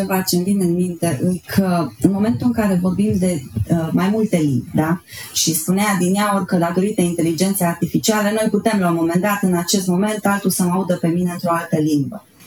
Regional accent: Romania; Și eu, ca și româncă, m-am îmbogățit

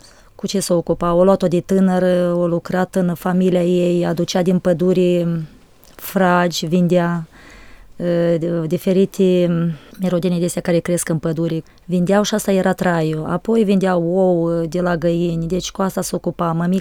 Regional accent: Moldova; now in Romania; Deci sunt venită din Republica Moldova, fostă Uniune Sovietică

